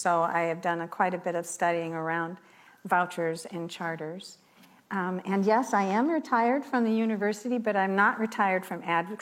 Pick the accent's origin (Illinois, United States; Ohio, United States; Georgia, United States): Illinois, United States; also born or lived in Edgerton; I was born in Edgerton, but don't tell this against me. I was raised in northwestern Illinois, but always close to Wisconsin.